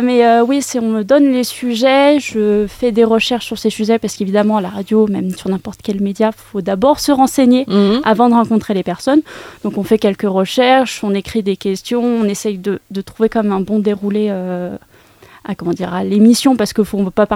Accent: Lyon, Auvergne-Rhône-Alpes, France; Moi, j'étais sur le campus qui était à Lyon, parce que de base, je suis lyonnaise.

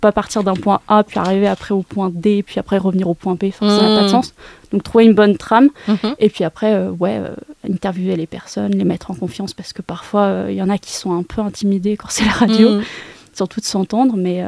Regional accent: Lyon, Auvergne-Rhône-Alpes, France; Moi, j'étais sur le campus qui était à Lyon, parce que de base, je suis lyonnaise.

